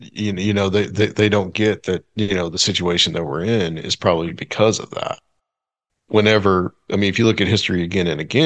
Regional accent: the South, United States; And I think just growing up in the South, period.

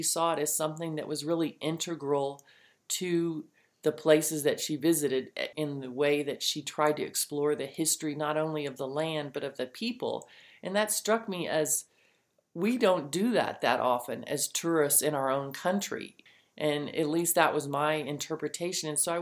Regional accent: Texas, United States; she was from Japan and I was from Texas. I grew up in East Texas, which is a rural area, and I roamed the woods.

